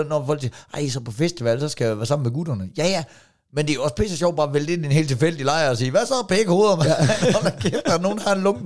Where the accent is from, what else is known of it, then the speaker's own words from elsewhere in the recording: Jutland, Denmark; Det er jo kraftedeme der, hvor man kan mærke, at du er sjælland, og jeg er jyde.